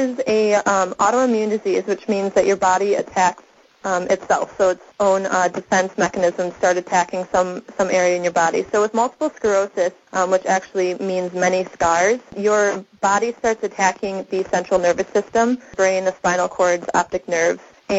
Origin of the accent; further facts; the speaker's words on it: Wisconsin, United States; I am from Wisconsin